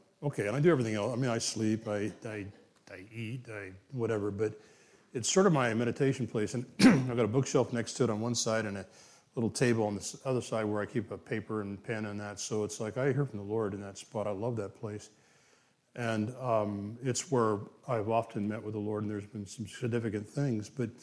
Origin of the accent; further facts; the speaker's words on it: Kansas, United States; I'm from Kansas, for heaven's sakes. You know, I know people in Kansas that never left Kansas, right?